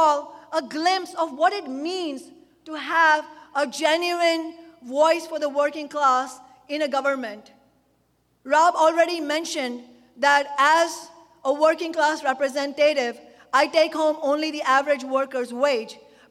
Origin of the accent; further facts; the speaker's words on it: India; now in United States; as an immigrant in the United States. You know, particularly an immigrant from a poor country. I'm from India.